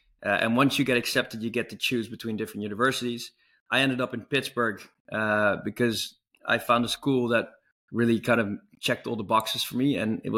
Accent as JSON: {"language": "English", "region": "Tokyo", "country": "Japan", "tie": "born or raised there", "also_born_or_lived": "Amsterdam / Italy / Barcelona / United States", "second_language": "English", "said": "But I was born in Amsterdam, but I was raised abroad. So we moved around every 5 years. I spent most of my youth in Tokyo, actually in Japan, but moved to Italy, Barcelona, the US, Hong Kong."}